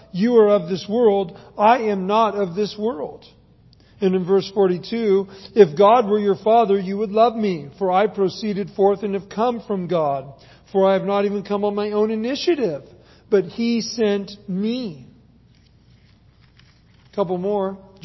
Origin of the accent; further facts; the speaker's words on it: San Luis Obispo, California, United States; I come from San Luis Obispo. That's where my hometown is. I grew up there. I know the town. I spent most of my upbringing in that town.